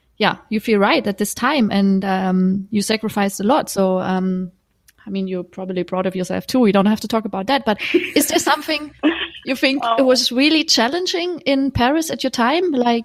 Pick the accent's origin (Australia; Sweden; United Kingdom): Sweden; now in France; I came from Sweden, you know, a country which is really equal